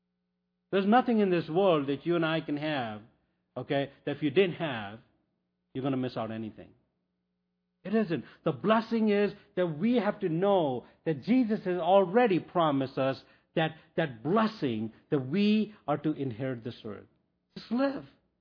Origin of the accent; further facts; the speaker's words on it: India; You know, I come from India.